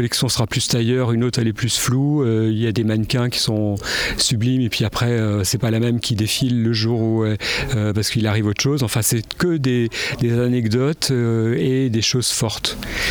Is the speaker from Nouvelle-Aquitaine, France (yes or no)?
no; Sully-sur-Loire, Centre-Val de Loire, France; also born or lived in Orléans; je suis né à Orléans. J'ai grandi dans une ferme, juste sur la Loire, à Sully-sur-Loire. Mes parents avaient à peu près 40 hectares de terre, avec des vaches, etc.